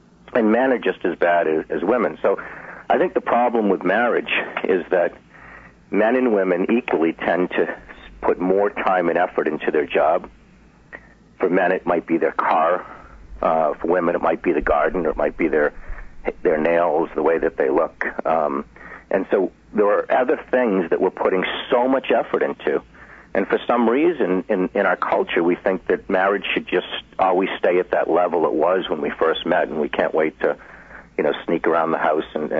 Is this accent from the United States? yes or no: yes; United States; And I'm Jewish American.